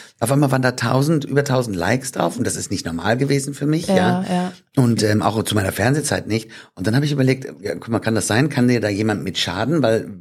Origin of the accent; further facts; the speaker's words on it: Hamm, North Rhine-Westphalia, Germany; Ist ja meine alte Heimat. Ich komme aus Hamm-Westfalen.